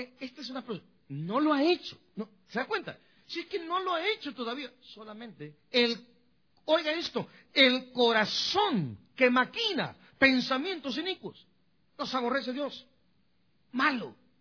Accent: El Progreso, Guatemala; la bomba que se detonó fue hecha en El Progreso, en mi pueblo, fíjate, para que se den cuenta la capacidad que tenemos hoy.

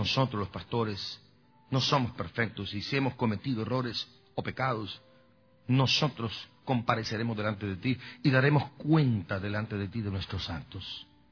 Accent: Guatemala; los predicadores de mi pueblo allá en Guatemala

